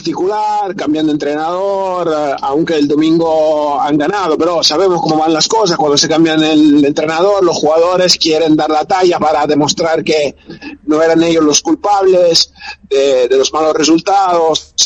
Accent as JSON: {"language": "Spanish", "town": "Turin", "region": "Piedmont", "country": "Italy", "second_language": "Spanish", "said": "venimos por toda parte de Italia, del norte, yo vengo de Turín"}